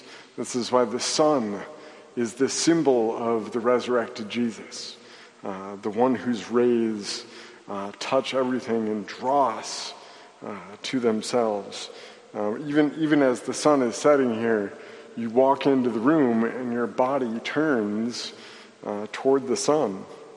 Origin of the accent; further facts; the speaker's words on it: Traverse City, Michigan, United States; It always struck me that in growing up in, well, I'll out myself here, growing up in Traverse City, a lot of the homes that our parishioners owned cost more than the church did.